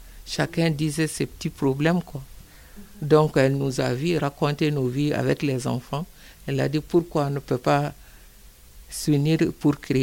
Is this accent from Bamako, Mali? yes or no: yes; Bamako, Mali; now in Montreuil, France; mon père est originaire de Kangaba, mais moi je viens de, j'ai passé toute mon enfance à Bamako. Depuis que je suis arrivé à Paris en 89, je suis à Montreuil. De Montreuil de 89 jusqu'à aujourd'hui, je suis à Montreuil.